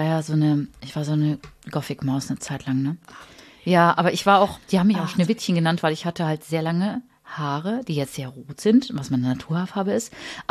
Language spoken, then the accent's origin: German; Karlsruhe, Baden-Württemberg, Germany; ja, ich bin in Karlsruhe groß geworden.